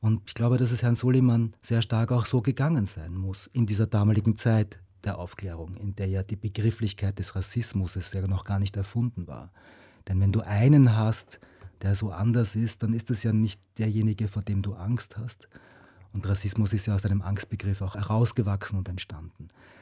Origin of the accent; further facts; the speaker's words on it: Vienna, Austria; ich komme ja aus Wien, aus Österreich.